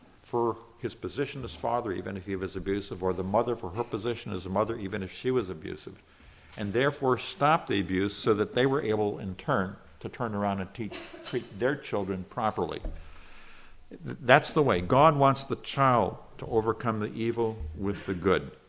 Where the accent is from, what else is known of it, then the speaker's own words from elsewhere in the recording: Corning, California, United States; I was raised in California, just south of Corning, California, is where you're familiar with Corning olives.